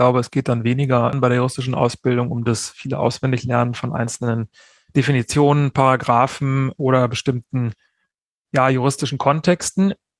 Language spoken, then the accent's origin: German; Cologne, North Rhine-Westphalia, Germany; moved away as an adult; ich bin in Köln aufgewachsen und habe Köln an der Universität zu Köln studiert und bin dann nach dem ersten Staatsexamen aus Köln weg nach Berlin zum Referendariat.